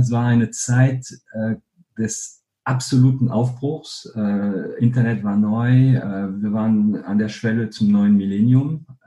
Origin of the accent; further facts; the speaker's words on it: Hauts-de-France, France; German is a second language; wie man es hören kann, ich bin gebürtiger Franzose. Aufgewachsen bin ich in einem kleinen Dorf in Nordfrankreich. Mhm. Also für diejenigen, die Willkommen bei den Stis, der Film gesehen haben, dann bin ich einer, ich bin ein Sti.